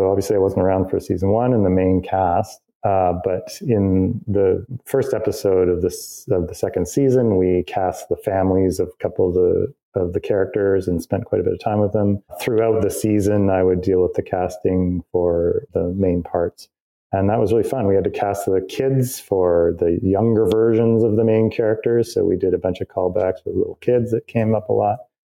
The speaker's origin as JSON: {"language": "English", "country": "Canada", "said": "I'm a Canadian and I built my career in Canada"}